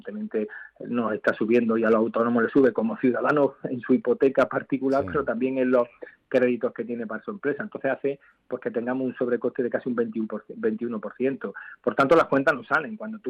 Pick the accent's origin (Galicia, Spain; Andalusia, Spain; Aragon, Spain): Andalusia, Spain; comunidades autónomas como la mía, Andalucía, yo soy andaluz